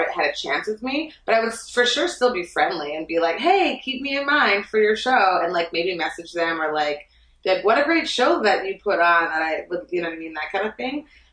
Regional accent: Canada; I'm so sorry. I'm Canadian.

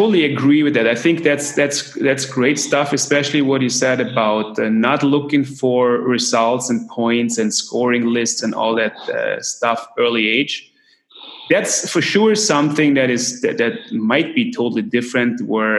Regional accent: Austria; English is a second language; just from own experience growing up in Austria, for example, in the school system

